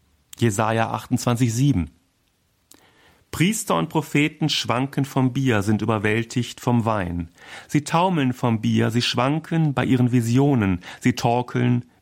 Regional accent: North Rhine-Westphalia, Germany; Also da, wo ich herkomme, vom Niederrhein nämlich, ist das ganz anders mit der Kommunikation.

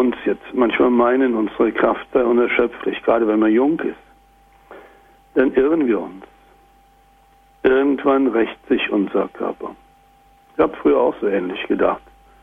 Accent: Thuringia, Germany; Im Eichsfeld, wo ich herkomme, kann ich mich erinnern, wurde ein Haus gebaut.

